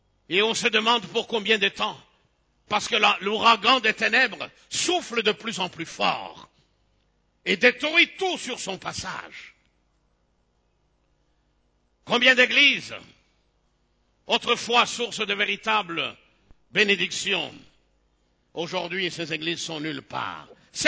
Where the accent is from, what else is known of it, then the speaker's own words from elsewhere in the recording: Kinshasa, DR Congo; que ce soit ici chez nous au Congo et en particulier à Kinshasa ou même ailleurs